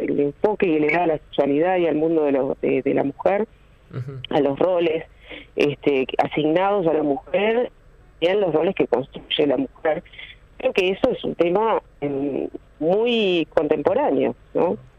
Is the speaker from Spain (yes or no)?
no; Uruguay; a nosotros como uruguayos y como lectores no nos cabe ninguna duda acerca del talento que hay acá